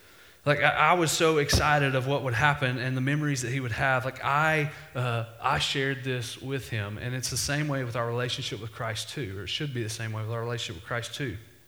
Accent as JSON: {"language": "English", "region": "Texas", "country": "United States", "tie": "born or raised there", "said": "I remember growing up, I grew up in East Texas, and I really didn't ever talk to someone who believed differently or had a different religious belief than me until I got to college."}